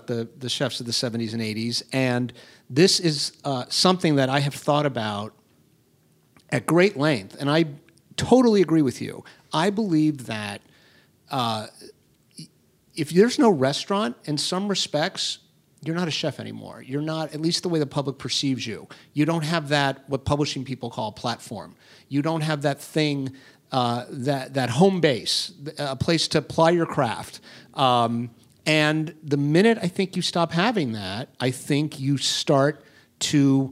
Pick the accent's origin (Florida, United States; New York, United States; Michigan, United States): Florida, United States; I grew up in Florida.